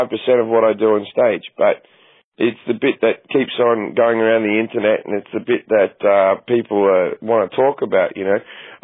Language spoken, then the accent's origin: English; Australia; moved away as an adult; I haven't lived in Australia since I was 20 years old. I'm 39 now. It's been a long time